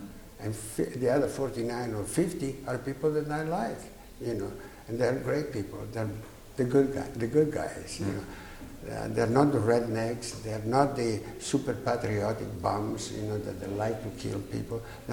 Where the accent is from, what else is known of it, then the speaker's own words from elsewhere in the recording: Milan, Lombardy, Italy; English is a second language; I come from Milano. In Milano, there are 5 drawers.